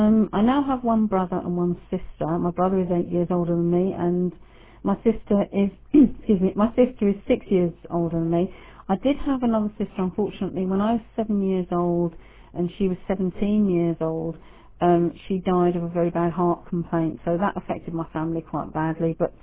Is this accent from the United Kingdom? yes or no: yes; Redbourn, East of England, United Kingdom; I was born in Redbourne, a village called Redbourne, in the Hertfordshire area of England. And I was born in 1961, and I actually live in the same place as I was born in.